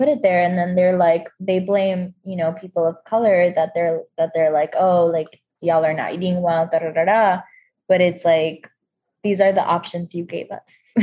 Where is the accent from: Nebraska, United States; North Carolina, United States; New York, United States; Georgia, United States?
New York, United States; Jackson Heights; I mean, where I grew up in Jackson Heights, and while yes, like there's a lot of food and there's, it's like a whole thing.